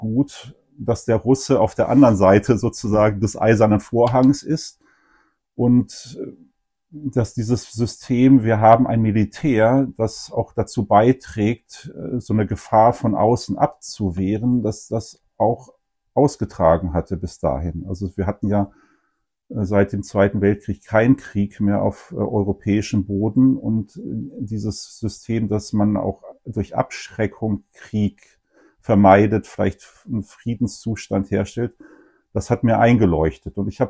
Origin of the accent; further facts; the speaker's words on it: Bergkamen, North Rhine-Westphalia, Germany; ich bin aufgewachsen am Rand des Ruhrgebiets, Bergkamen ist der Ort